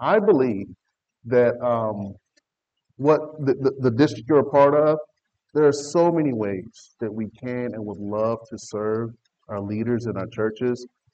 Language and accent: English; the South, United States; I'm from the South. I'm a country boy from the South.